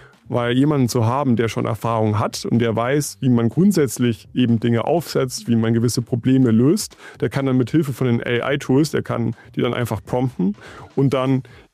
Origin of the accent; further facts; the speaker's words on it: Ebermannstadt, Bavaria, Germany; Ich komme ursprünglich aus Ebermannstadt. Das liegt in der Nähe von Nürnberg, ich würde sagen, so grob eine Dreiviertelstunde entfernt.